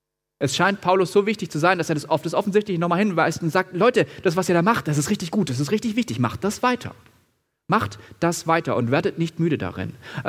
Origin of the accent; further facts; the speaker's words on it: Baden-Württemberg, Germany; accent: Swabian; Ja, da verrät mich doch meine Sprache als Schwabe.